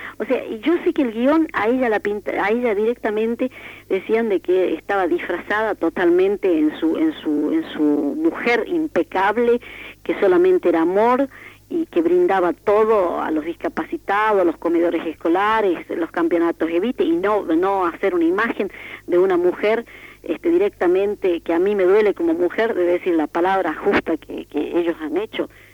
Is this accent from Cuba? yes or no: no; Argentina; Yo tengo una obligación moral, como ciudadana argentina, como católica